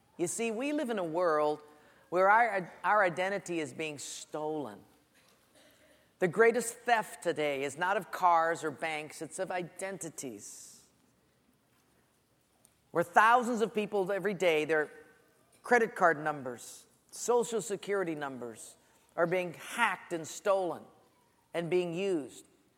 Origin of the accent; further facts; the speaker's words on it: Honolulu, Hawaii, United States; I was raised in Palolo Valley. We were very poor.